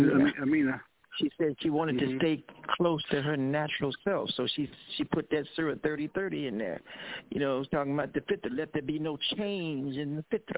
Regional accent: United States; He's brought us here as an African-American Muslim from this country, and that's why it's so unique and it's so beautiful.

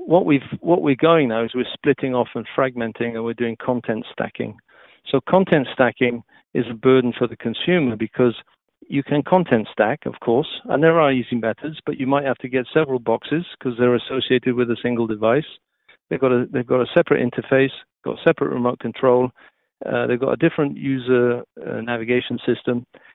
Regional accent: Wales, United Kingdom; moved away as an adult; now in United States; I've just arrived in the US. I'm settling in.

